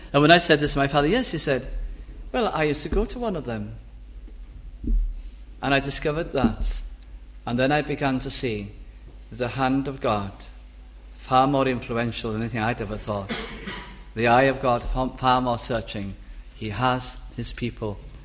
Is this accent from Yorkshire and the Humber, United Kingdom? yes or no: no; Bolton, North West England, United Kingdom; I suddenly and naturally became very, very burdened for my hometown in Bolton, Lancashire.